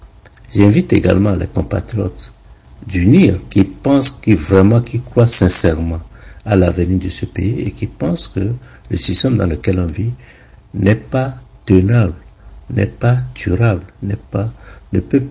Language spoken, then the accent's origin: French; Togo; Or, nous sommes des Togolais, nous devons être fiers d'être Togolais.